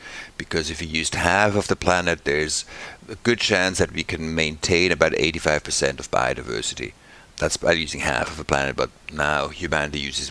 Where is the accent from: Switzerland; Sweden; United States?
Switzerland; I come from Switzerland. I grew up in Switzerland.